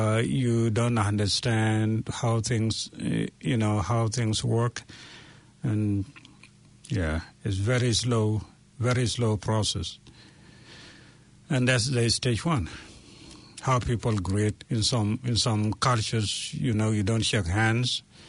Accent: South Sudan; English is a second language; now in New Zealand; for me, I came originally from South Sudan, and when I came here, the culture here does not match the culture I come from.

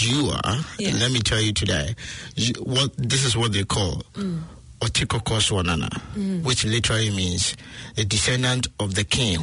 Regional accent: Ghana; I'm originally from Ghana.

